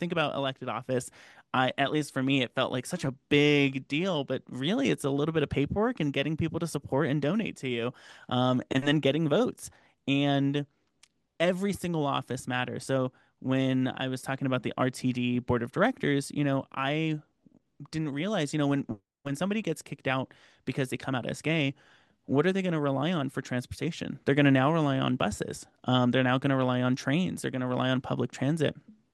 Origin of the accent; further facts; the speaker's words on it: California, United States; I'm from California, so you got to add that avocado.